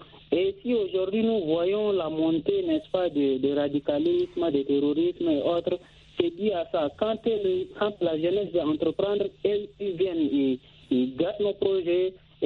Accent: Chad; now in Russia; puisque je suis originaire du Tchad, même si je suis en Russie

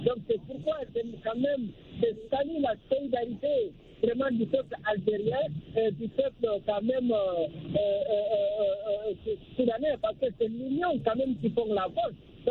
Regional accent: Guinea; moi je suis originaire de la Guinée-Conakry

